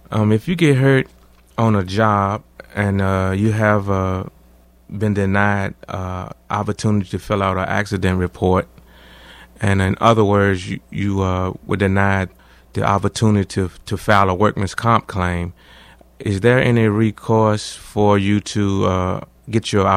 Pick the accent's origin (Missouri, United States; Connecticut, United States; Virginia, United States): Virginia, United States; Richmond; I'm from Richmond, Virginia.